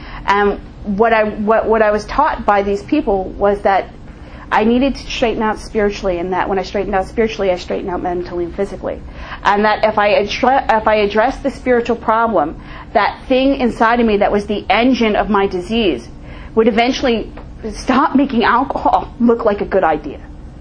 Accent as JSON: {"language": "English", "region": "New Jersey", "country": "United States", "said": "I'm a degenerate from New Jersey. I get to travel all over the world and talk to alcoholics and do cool-ass shit."}